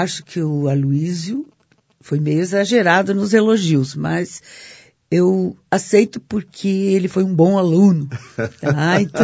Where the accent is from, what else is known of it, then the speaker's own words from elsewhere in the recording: Lagoa Vermelha, Rio Grande do Sul, Brazil; also born or lived in Caçador; Mas me criei, fui com 3 anos para o Rio Grande do Sul. Minha família é toda de lá, e me criei numa cidade pequena do Rio Grande, Lagoa Vermelha, perto de Passo Fundo.